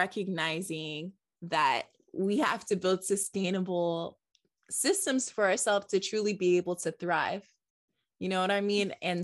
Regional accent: Atlanta, Georgia, United States; Because, you know, I'm from Atlanta.

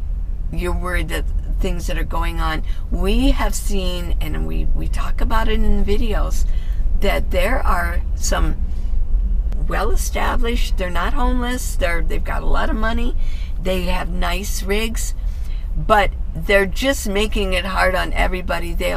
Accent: Ohio, United States; also born or lived in Tucson, United States; Well, I'm from Ohio originally, but I've lived in Arizona, in Tucson, for 40 years before I became a nomad.

